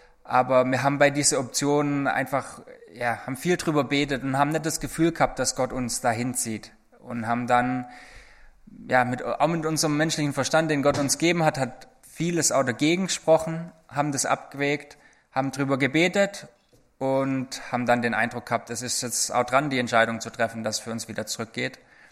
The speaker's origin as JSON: {"language": "German", "town": "Bühlenhausen", "region": "Baden-Württemberg", "country": "Germany", "said": "Ich komme aus Bühlenhausen"}